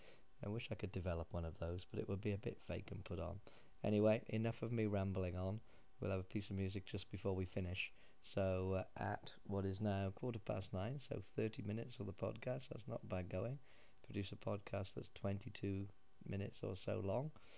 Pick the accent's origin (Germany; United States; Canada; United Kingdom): United Kingdom; accent: British; I'm planning to see if I can do a one or two person podcast rather than just me rambling on in my dull British accent